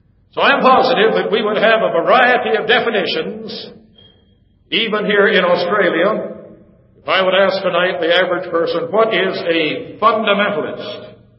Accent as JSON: {"language": "English", "town": "Phoenix", "region": "Arizona", "country": "United States", "said": "I come from Phoenix, Arizona. And sometimes in the summer it gets up to 110, 115 degrees."}